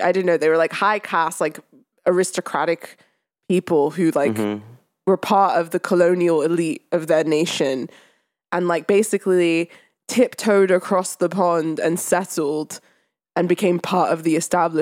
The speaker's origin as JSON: {"language": "English", "country": "Nigeria", "moved": "yes", "said": "I know this because as like a Nigerian immigrant, like my family also colonial elite."}